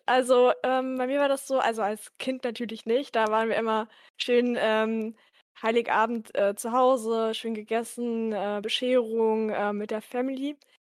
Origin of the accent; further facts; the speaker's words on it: Berlin, Germany; Also ich komme halt aus Berlin und in Berlin haben wir keinen Feiertag